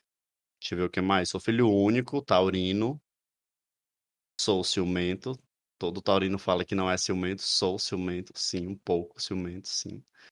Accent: Ceará, Brazil; now in São Paulo, Brazil; Mas eu sou um homem de 31 anos, sou cearense, moro em São Paulo

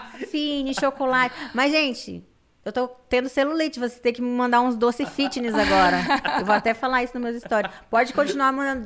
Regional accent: Acre, Brazil; Sou do Acre.

